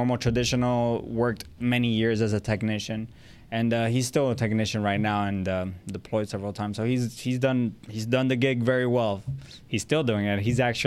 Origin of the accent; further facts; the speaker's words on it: Puerto Rico; I'm 28 now. I joined the Guard when I was a senior, so I was 17 at the time. Born and raised in Puerto Rico, lived my whole life in Puerto Rico. I've been here for like about a year and a half now